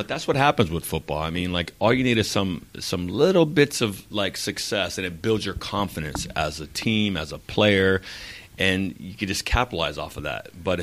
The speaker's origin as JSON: {"language": "English", "town": "San Diego", "region": "California", "country": "United States", "tie": "born or raised there", "said": "because of the Chief, the Arrowhead, and being born and, you know, born and bred in San Diego, obviously the Chargers were my number one team."}